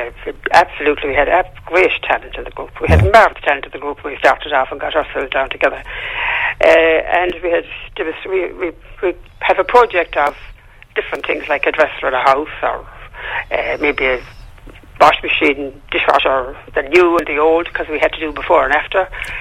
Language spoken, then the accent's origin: English; Castlebar, Connacht, Ireland; I'm from Castlebar.